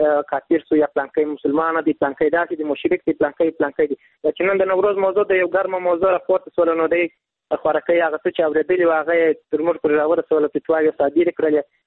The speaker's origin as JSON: {"language": "Pashto", "region": "Kandahar", "country": "Afghanistan", "said": "له کندهار ولایت څخه یو تن محصل یم"}